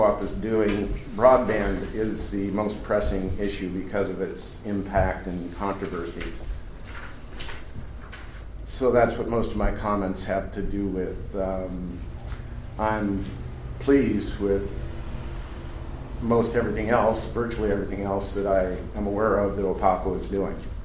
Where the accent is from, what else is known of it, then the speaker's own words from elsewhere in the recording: San Juan, Washington, United States; I'd like to thank you for putting on this forum.